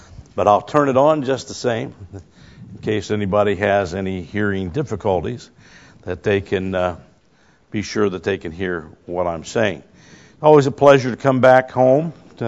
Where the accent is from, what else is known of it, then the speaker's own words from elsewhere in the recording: Waynesville, United States; but we really had a good time growing up in Waynesville and with our Christian family in Waynesville.